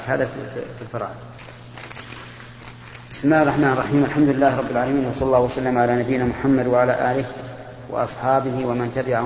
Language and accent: Arabic; Bahrain; يلا من عندنا في البحرين